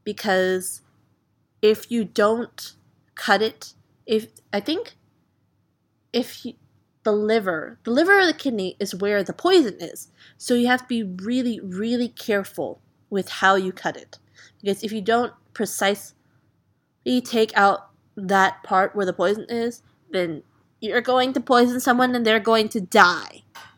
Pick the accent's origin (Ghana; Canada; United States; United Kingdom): United States; the South; But then again, we're from the South.